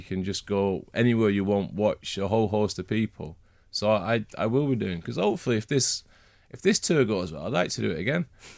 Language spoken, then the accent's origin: English; Preston, North West England, United Kingdom; You know, I'm from Preston